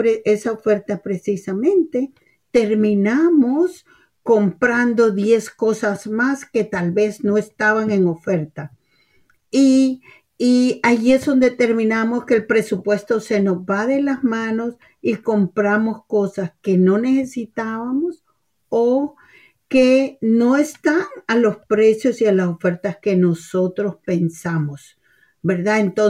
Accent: El Salvador; now in United States; cuando llegué a los Estados Unidos, fue este día, el Día de Acción de Gracias, porque yo soy originaria de El Salvador

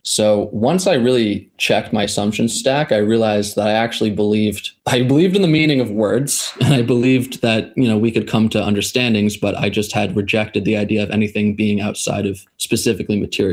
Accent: Rhode Island, United States; I'm from Rhode Island, primarily. I was born and raised in Rhode Island. I went to high school here.

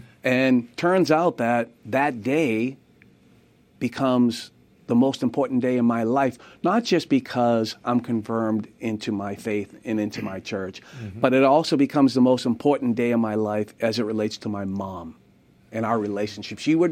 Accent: Boston, Massachusetts, United States; But growing up in Boston, we were more culturally Catholic than anything else.

